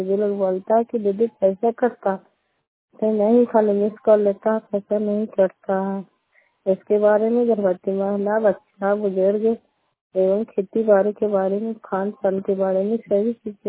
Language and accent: Hindi; Bada Gaon, Bihar, India; चिसारा पंचायत से हूँ, बड़ा गाँव की निवासी हूँ, नालंदा जिला का रहने वाला हूँ।